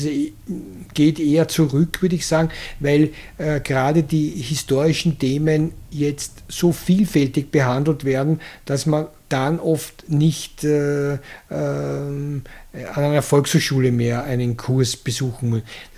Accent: Krems, Lower Austria, Austria; born there; ich bin Historiker, habe meine Doktorarbeit geschrieben, also ich bin in Krems geboren

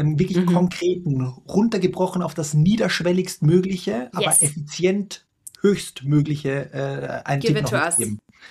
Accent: Vienna, Austria; ich komme aus Wien. Das ist so die Stadt der Raunzer und Jammerer, würde man im deutschsprachigen Raum sagen.

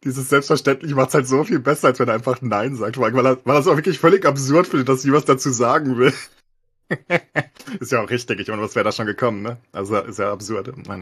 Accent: Frankfurt, Hesse, Germany; born there; ich bin ja Frankfurter, gebürtiger, ne?

